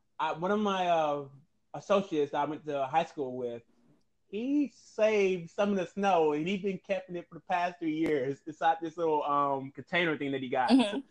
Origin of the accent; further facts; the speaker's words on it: Texas, United States; Well, I'm from Texas.